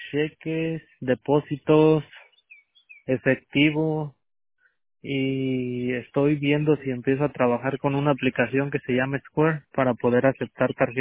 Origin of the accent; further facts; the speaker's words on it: Guanajuato, Mexico; Es Guanajuato, México.